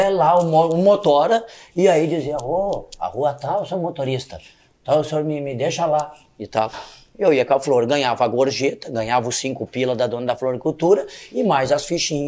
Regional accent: Porto Alegre, Rio Grande do Sul, Brazil; E eu, como me criei em Porto Alegre, eu conhecia tudo.

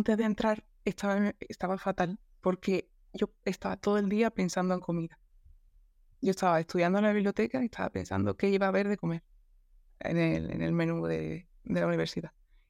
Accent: Andalusia, Spain; yo soy de un pueblo de Cádiz, tengo 28 años.

